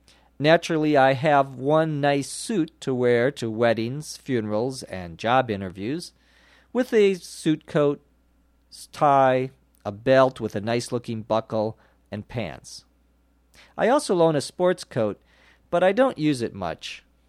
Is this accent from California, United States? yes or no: yes; Los Angeles, California, United States; from Los Angeles.